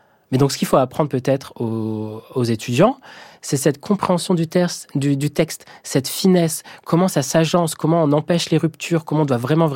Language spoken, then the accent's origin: French; France; nous sommes français.